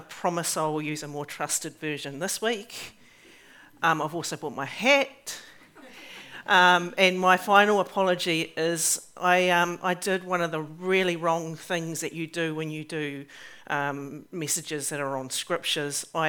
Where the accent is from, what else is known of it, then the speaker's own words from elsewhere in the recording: England, United Kingdom; King James I, because I am English.